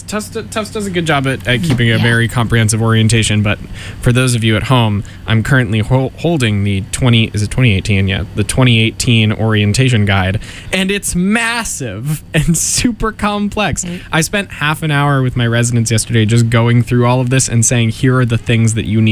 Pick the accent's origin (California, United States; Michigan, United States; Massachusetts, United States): Massachusetts, United States; Medford; And I, of course, said that I'm from Medford.